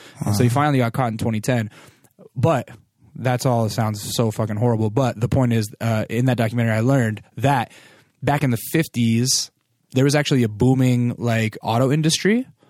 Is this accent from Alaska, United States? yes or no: yes; Alaska, United States; I'm from Alaska, and even the gangster imagery made it up there.